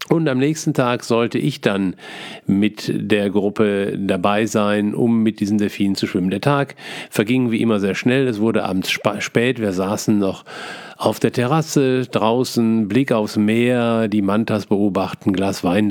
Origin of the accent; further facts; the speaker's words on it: Essen, North Rhine-Westphalia, Germany; Natürlich war ich beim Duisburger Zoo als Essener Kind